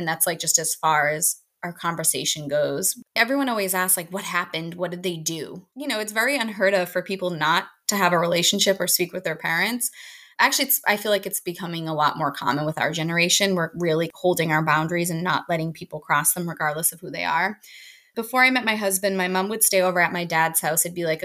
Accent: Massachusetts, United States; So I grew up right outside of Boston.

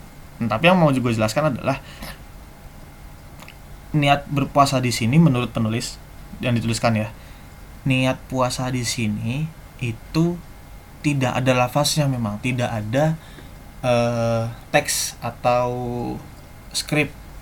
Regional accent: East Java, Indonesia; di desa gue di daerah Jawa Timur itu imsak kurang 1 menit

